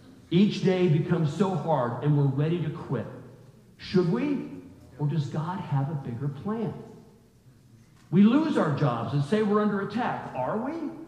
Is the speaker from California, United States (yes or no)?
no; Berea, Ohio, United States; born there; Although I was born in Berea, I'm not that kind of Berean.